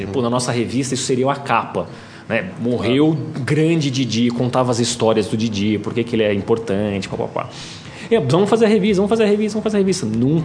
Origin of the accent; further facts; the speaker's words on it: São Paulo, Brazil; que é como a gente chamava a bola lá no meu bairro, Santo Amaro. Tantos apelidos da bola.